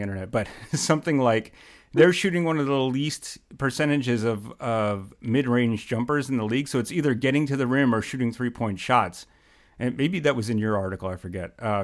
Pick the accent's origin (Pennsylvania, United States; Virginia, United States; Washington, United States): Pennsylvania, United States; Philadelphia; I'm from the Philly area. I really don't like the Lakers.